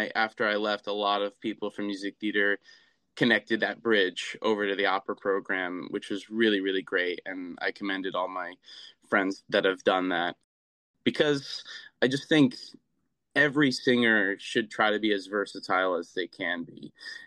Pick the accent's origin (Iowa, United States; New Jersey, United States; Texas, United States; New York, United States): New Jersey, United States; Yeah, we're all from Jersey. So I live 15 minutes from Montclair